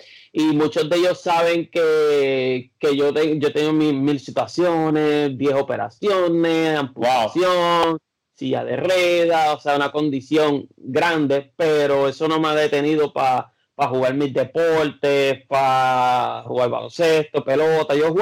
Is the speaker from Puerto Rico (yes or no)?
yes; Caguas, Puerto Rico; also born or lived in Gurabo; Bueno, pues yo soy de Caguas, Puerto Rico. También viví un tiempo en Gurabo.